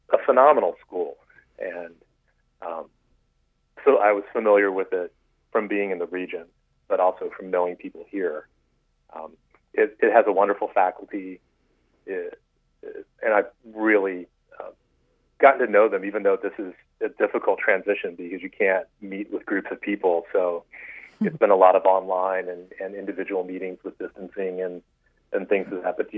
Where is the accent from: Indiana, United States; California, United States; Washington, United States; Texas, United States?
Texas, United States; San Antonio; I grew up in San Antonio. I was a band kid in public school and went to the University of Texas